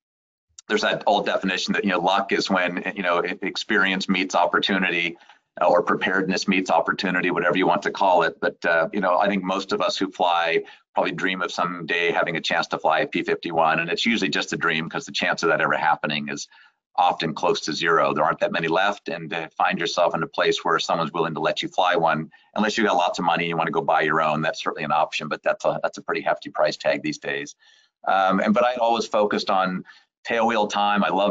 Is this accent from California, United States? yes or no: yes; California, United States; moved away as an adult; now in Bend, United States; So even though I grew up in the Bay Area and worked in the Bay Area and went to school in Southern California, in about 2004 or so, we moved up to Bend, Oregon